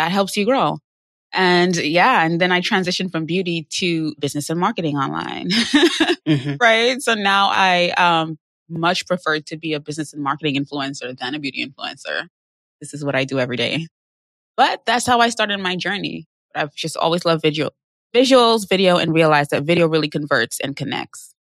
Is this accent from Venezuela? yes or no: no; Trinidad & Tobago; now in New York City, United States; So I am from the beautiful island of Trinidad. I'm from the Caribbean. And I moved to New York City, I want to say 13 years ago. Yeah. I grew up in Trinidad.